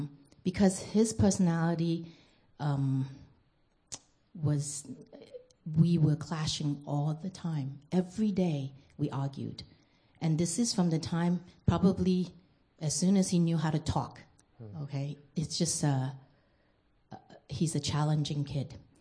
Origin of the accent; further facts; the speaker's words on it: New York City, New York, United States; And just take it with a grain of salt, because I am from New York City. I grew up in New York City, so I tend to be very direct